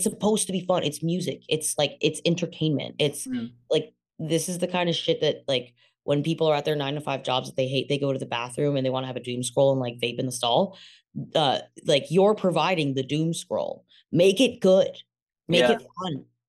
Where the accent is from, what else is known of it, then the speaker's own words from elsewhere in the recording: Toronto, Ontario, Canada; Yeah, I grew up on Ossington Bloor.